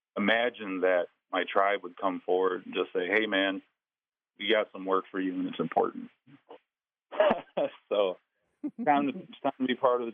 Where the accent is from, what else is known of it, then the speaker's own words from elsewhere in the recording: Twin Cities, Minnesota, United States; I grew up in the Twin Cities, kind of removed from some of this cultural you know, language